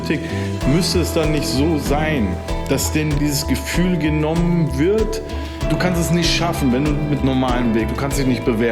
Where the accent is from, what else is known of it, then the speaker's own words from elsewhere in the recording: Rhineland, Germany; ich bin aus dem Rheinland